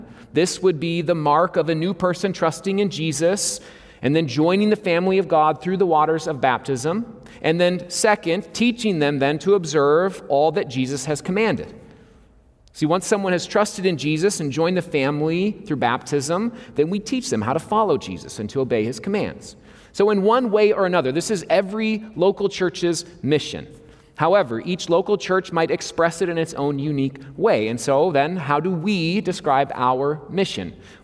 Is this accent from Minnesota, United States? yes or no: yes; Becker, Minnesota, United States; I'm from Becker, Minnesota, in central Minnesota.